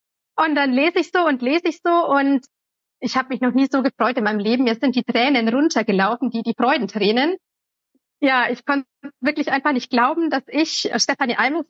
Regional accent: Bavaria, Germany; Ich komme aus Bayern, aus der Nähe von Augsburg. Dort bin ich aufgewachsen.

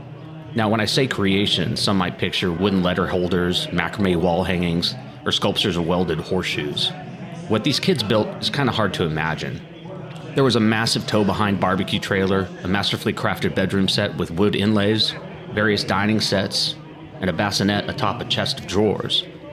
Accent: California, United States; Growing up in Northern California, my go-to fair was the California State Fair.

